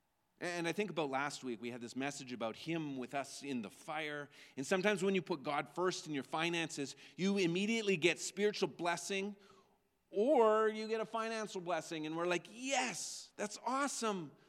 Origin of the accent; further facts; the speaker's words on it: Alberta, Canada; I grew up in Alberta. My grandparents had a farm.